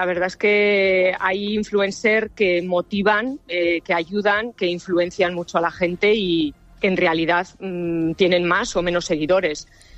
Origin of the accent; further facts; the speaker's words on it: Benidorm, Valencian Community, Spain; also born or lived in Vitoria; nací en Vitoria, pero desde muy pequeña nos trasladamos a vivir a nuestro Benidorm, que tanto nos gusta y tanto queremos.